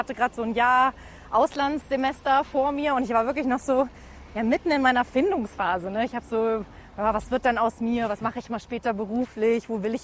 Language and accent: German; Hesse, Germany; Und tatsächlich ist das auch das erste Mal, dass ich in meinem Heimatbundesland unterwegs bin.